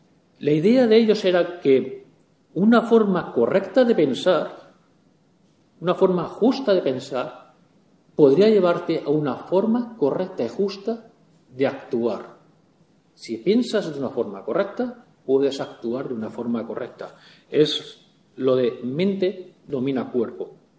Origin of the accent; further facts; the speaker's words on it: Spain; Lo más cómico, como no es normal, somos nosotros, los españoles.